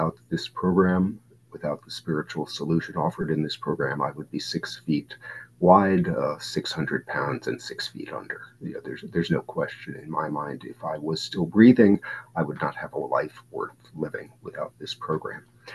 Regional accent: Connecticut, United States; I am from Connecticut

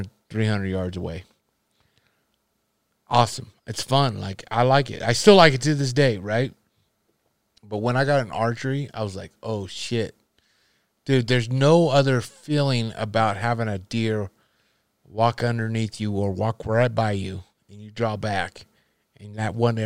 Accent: Nebraska, United States; I grew up in Nebraska, and rifle hunting, I kill whitetail all the time.

